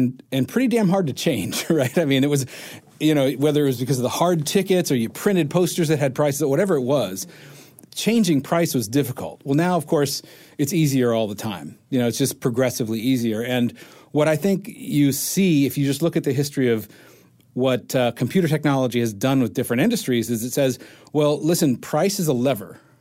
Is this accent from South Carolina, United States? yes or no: yes; South Carolina, United States; I grew up in South Carolina.